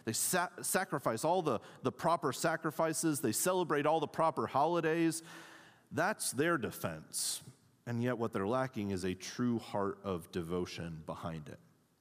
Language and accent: English; Wheaton, Illinois, United States; I grew up in Wheaton, Illinois, a suburb of Chicago that is sometimes referred to as the Vatican of evangelicalism.